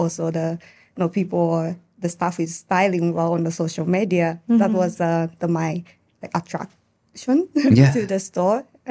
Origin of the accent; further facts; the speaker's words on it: Japan; English is a second language; but I grew up in Japan.